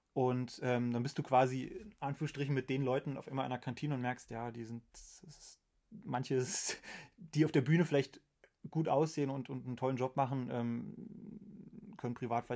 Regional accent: Oberursel, Hesse, Germany; weil ich halt nur ein schüchterner Musical-Student bin aus Oberursel

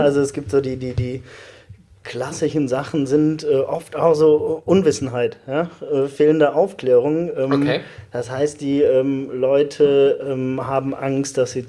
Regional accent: Cologne, North Rhine-Westphalia, Germany; Ich komme aus Köln

